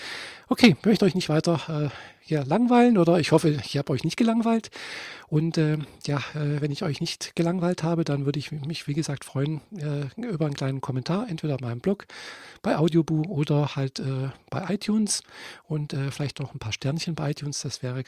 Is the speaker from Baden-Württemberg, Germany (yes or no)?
yes; Friedrichshafen, Baden-Württemberg, Germany; ich komme nicht aus Leipzig, nein, ich bin in Friedrichshafen geboren und aufgewachsen. Aber meine Mutter kommt aus Leipzig, ich habe ja Verwandtschaft in Leipzig.